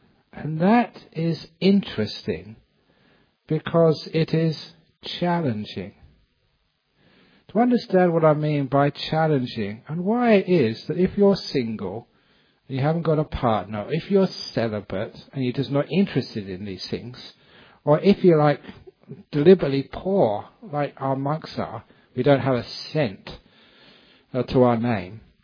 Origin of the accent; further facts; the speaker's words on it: England, United Kingdom; I come from England.